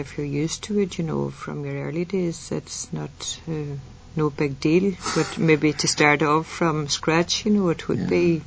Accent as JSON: {"language": "English", "town": "Dunluce", "region": "Northern Ireland", "country": "United Kingdom", "tie": "born or raised there", "said": "I was born in Dunluce a long time ago, in 1929, and I went to school there and lived there until I was 16."}